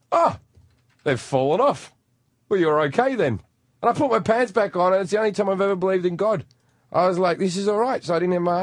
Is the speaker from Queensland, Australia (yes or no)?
no; Sydney, New South Wales, Australia; now in Los Angeles, United States